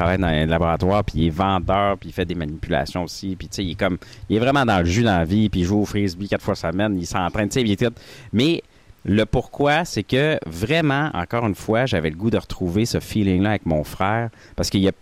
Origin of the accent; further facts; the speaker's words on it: Jonquière, Quebec, Canada; j'hésitais à chanter en anglais depuis le début parce que je viens de Jonquière, tu sais, j'avais un accent gros comme le bras.